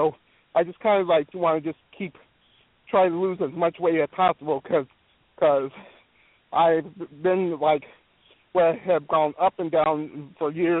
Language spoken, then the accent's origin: English; North Carolina, United States; since I'm from North Carolina, I got to cheer for the Carolina Panthers.